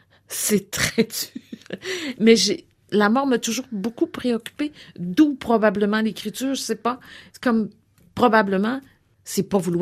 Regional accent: United States; French is a second language; je suis nord-américaine. Moi, je suis une Américaine. Une Américaine bizarre, mais une Américaine. Je suis une vraie Américaine, mais une Américaine qui parle français.

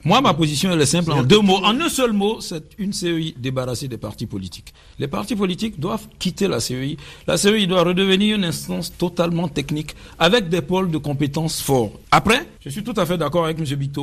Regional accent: Côte d’Ivoire; en tant que démocrate et en tant qu'ivoirien

